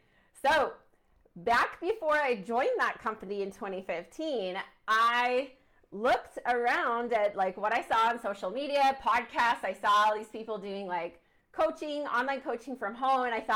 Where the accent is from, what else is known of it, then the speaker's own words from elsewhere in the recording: Idaho Falls, Idaho, United States; I saw people from my hometown of Idaho Falls, like posting on social media